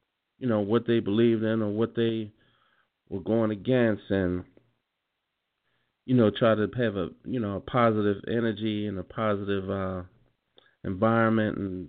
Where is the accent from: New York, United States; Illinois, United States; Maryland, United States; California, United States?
Maryland, United States; Baltimore; my hometown of Baltimore, which is, we are really, really in desperate need of prayer for our city